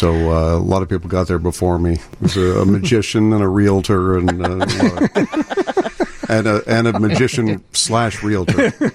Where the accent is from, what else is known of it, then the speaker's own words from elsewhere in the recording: Brooklyn, New York, United States; now in Chicago, United States; I'm originally from New York, and grew up in Brooklyn, and then moved to a smaller town upstate.